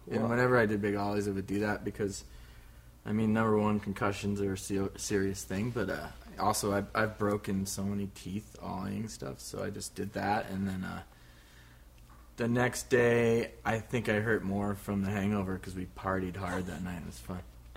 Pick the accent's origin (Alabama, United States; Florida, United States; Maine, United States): Maine, United States; I grew up in Maine. Got into snowboarding because of skateboarding, like most people. First snowboard run was in 1981 on a hill by my house in Maine